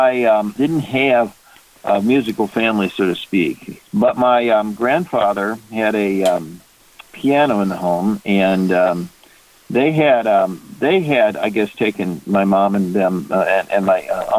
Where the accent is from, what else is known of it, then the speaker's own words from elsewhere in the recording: Peoria, Illinois, United States; I'm from Peoria, Illinois.